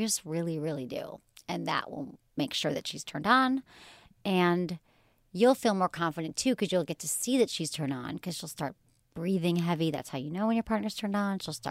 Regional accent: Michigan, United States; I grew up in Michigan. I took French.

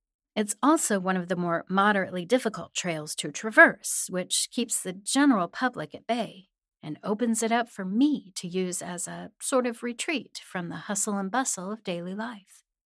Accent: Kansas, United States; moved away as an adult; I've been a Northwest Arkansas transplant for close to a year now. Moving here wasn't much of a jump from my home state of Kansas

